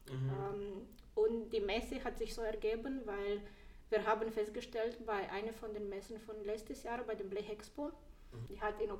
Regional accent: Romania; now in Germany; Ich bin aus Rumänien, ich bin seit 12 Jahren in Deutschland.

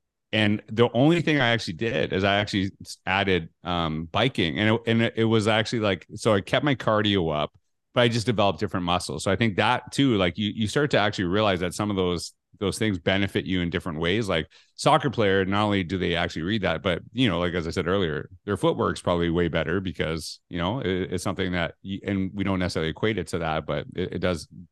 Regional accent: Canada; growing up in Canada

